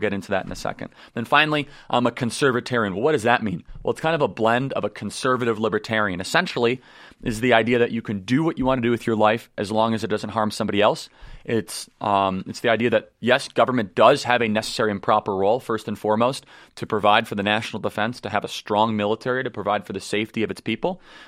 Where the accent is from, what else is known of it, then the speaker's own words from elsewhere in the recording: United States; I label myself as a proud American because what's so unique about being an American is